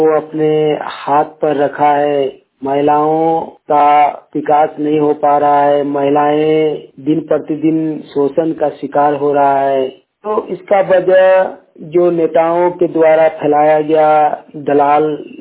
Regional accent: Jharkhand, India; ग्राम कस्मा चट्टी, जिला बोकारो, राज्य झारखंड का निवासी हूँ।

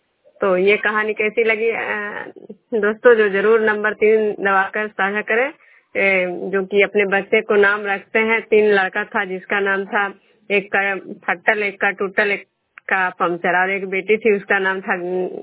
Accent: Khajra, Bihar, India; मैं बिशनपुर ग्राम खजरा पंचायत नालंदा जिला नगरनसा प्रखंड के निवासी हूँ।

